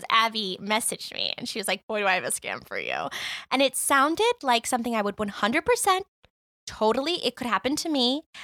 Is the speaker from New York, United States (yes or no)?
yes; New York, United States; I'm a New Yorker. Right. I hate everyone.